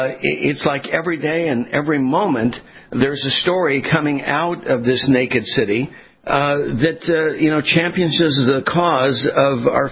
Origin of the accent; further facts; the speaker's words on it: California, United States; I grew up in the West Coast and in California